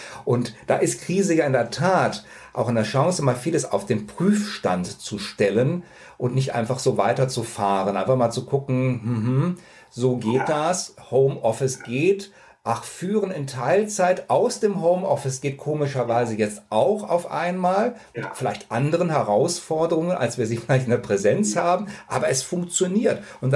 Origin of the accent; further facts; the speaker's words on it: North Rhine-Westphalia, Germany; Ich bin in der Nähe von Köln aufgewachsen